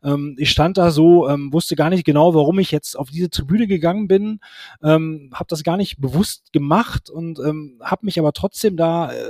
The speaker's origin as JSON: {"language": "German", "region": "North Rhine-Westphalia", "country": "Germany", "said": "ich war auch immer schon ein Ruhrgebietsmensch, ne? Ich war immer schon ganz zufrieden mit meiner Heimat so"}